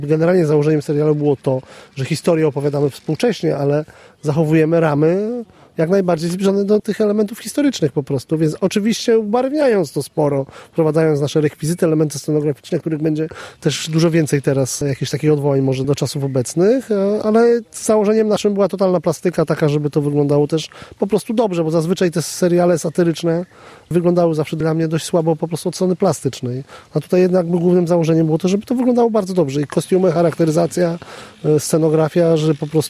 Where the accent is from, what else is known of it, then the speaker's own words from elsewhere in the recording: Rzeszów, Subcarpathian Voivodeship, Poland; Ale fajnie było być tutaj znowu na Podkarpaciu, skąd pochodzę, więc przygoda taka związana z domem, no bo ja tak naprawdę się wychowałem.